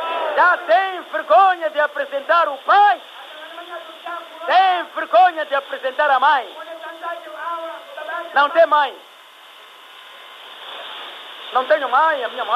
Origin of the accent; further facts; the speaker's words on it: Mozambique; Nós somos moçambicanos e temos orgulho de sermos moçambicanos.